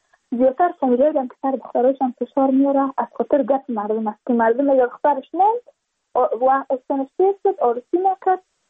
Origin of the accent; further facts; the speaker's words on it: Badakhshan, Afghanistan; چون ما از بدخشان هستیم، یعنی منطقه های دور دستش